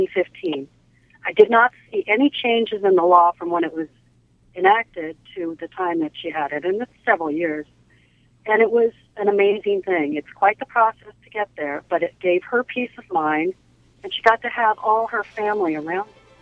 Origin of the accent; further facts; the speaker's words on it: Oregon, United States; now in Wilmington, United States; I just wanted to say that I am from Oregon. I live in Wilmington now